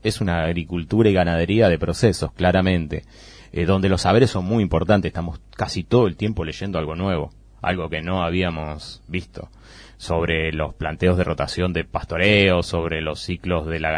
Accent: Bolívar, Buenos Aires Province, Argentina; en el caso mío nunca me fui de la chacra prácticamente, nunca me fui de Bolívar, entonces mi mirada es bien local

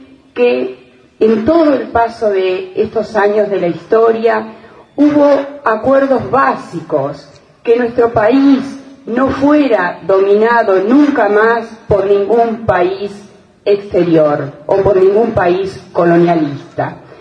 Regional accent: Argentina; significa mirarnos y reconocernos como argentinos

